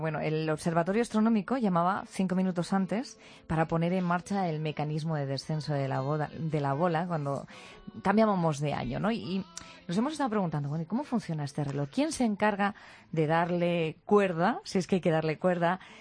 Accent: Spain

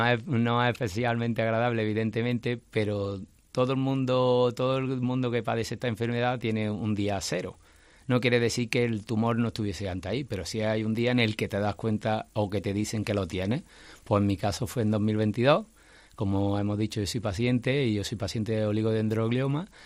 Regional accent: Villa del Río, Andalusia, Spain; yo que soy de Villa del Río, tengo la constancia de un pueblo que estamos hablando de un pueblo de 7.000 habitantes o incluso menos.

